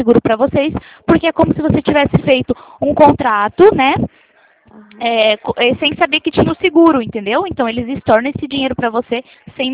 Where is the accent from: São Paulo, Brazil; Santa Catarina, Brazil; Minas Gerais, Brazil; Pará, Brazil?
São Paulo, Brazil; Presidente Prudente; Eu sou de Prudente